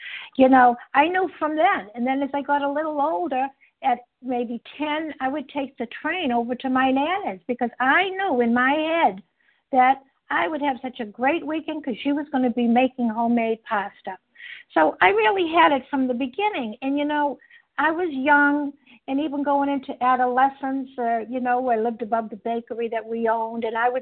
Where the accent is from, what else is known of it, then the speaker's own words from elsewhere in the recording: Massachusetts, United States; from Massachusetts, a recovered compulsive overeater.